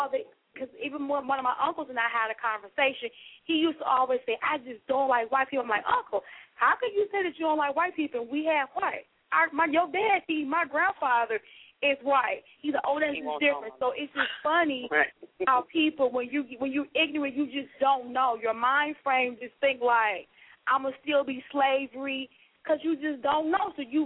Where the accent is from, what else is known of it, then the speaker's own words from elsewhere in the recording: Nutbush, Tennessee, United States; I'm from Tennessee. I'm from Nutbush, Tennessee. It'll be the old town by Big as Your Hand.